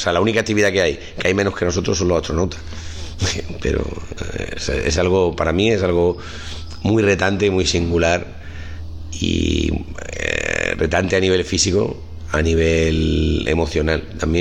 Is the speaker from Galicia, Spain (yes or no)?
no; Córdoba, Andalusia, Spain; also born or lived in Málaga; Sí, Córdoba, sí, lo mío es un poco extraño, sí, soy de Córdoba. Sí, lo que pasa es que estuve viviendo un tiempo en Málaga, bueno, como siempre, como buen cordobés, siempre he veraneado en Málaga, pero estuve viviendo un tiempo